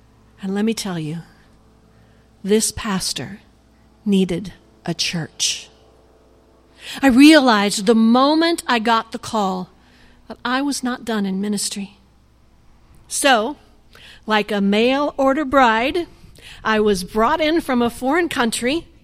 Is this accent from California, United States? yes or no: yes; Downey, California, United States; For 20 years ago, we lived right here. I grew up in Downey.